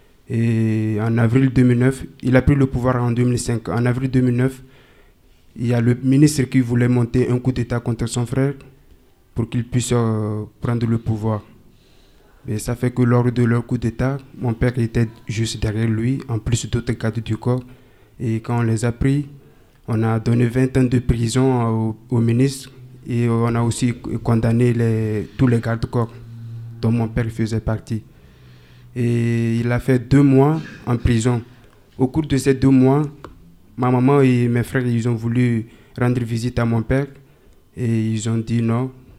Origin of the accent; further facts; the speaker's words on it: Togo; now in France; je suis togolais d'origine. Je vivais au Togo avec mes parents.